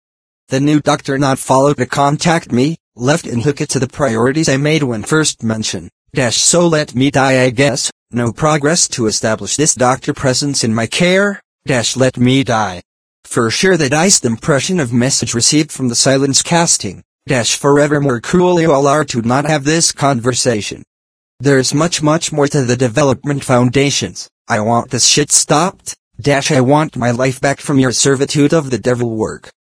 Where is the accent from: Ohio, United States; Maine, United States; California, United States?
California, United States; San Bernardino; The apparent sufferance that he identified is precisely why I am back here in my hometown San Bernardino.